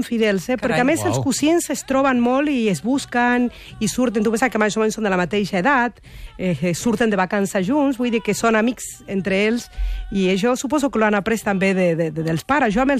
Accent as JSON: {"language": "Catalan", "region": "Tucumán", "country": "Argentina", "said": "nosaltres que som de muntanya, de Tucumán, al noroest"}